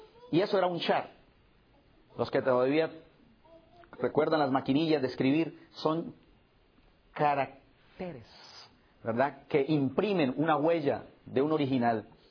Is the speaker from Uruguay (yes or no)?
no; Colombia; Pero piense por un momento en lo que significa, por ejemplo, en mi país, la triste experiencia del secuestro. Hay decenas y centenares de colombianos y gente en el mundo que ha sido secuestrada.